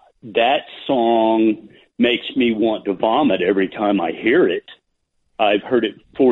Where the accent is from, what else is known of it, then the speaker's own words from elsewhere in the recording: Norman, Oklahoma, United States; I am from Norman. I do hate that song.